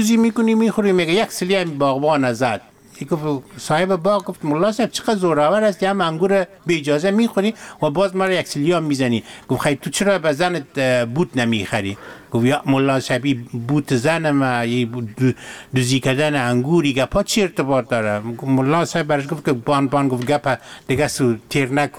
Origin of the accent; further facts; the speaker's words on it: Afghanistan; ما از افغانستان هستم